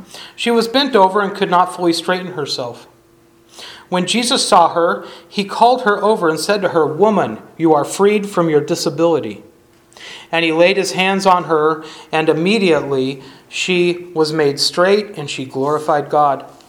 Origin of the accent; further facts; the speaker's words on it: California, United States; We had tons of oak forests where I grew up in California.